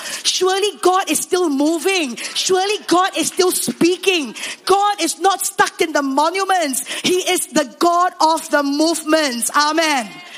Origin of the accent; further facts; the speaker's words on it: Singapore; now in Malaysia; I've lived in Sarawak for the last 11 years of my life. And so I am more Sarawakian than I'm Singaporean, really.